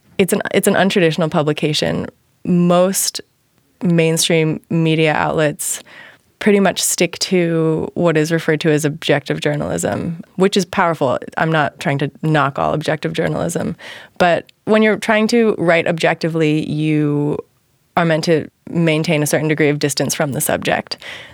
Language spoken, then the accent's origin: English; San Francisco, California, United States; Growing up in San Francisco, I have worked with the city's homeless population in various ways.